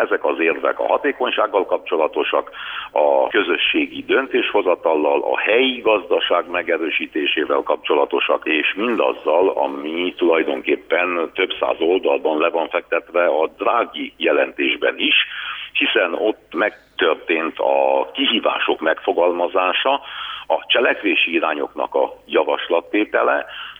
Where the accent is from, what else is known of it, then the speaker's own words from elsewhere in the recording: Transylvania, Romania; nekünk nyilván otthon, Erdélyben, a Székelyföldön a centralizáció nem egy kedvelt folyamat